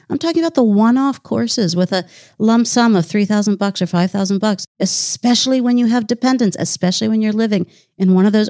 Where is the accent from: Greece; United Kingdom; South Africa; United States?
United States; Pittsburgh, Pennsylvania; and this is actually my story, growing up in Pittsburgh and Carnegie Library and Carnegie Mellon and Pitt